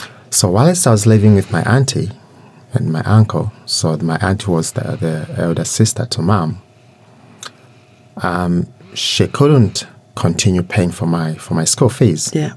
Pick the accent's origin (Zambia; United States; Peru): Zambia; I was born and bred in Zambia, and this was, I was at the high school, which is the central province of Zambia.